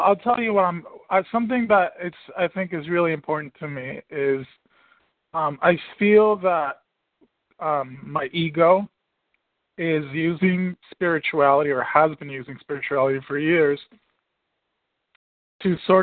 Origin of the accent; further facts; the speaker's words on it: New Jersey, United States; from New Jersey.